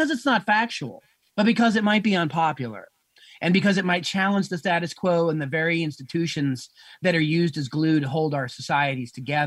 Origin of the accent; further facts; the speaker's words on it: Pennsylvania, United States; now in California, United States; I grew up in Pennsylvania.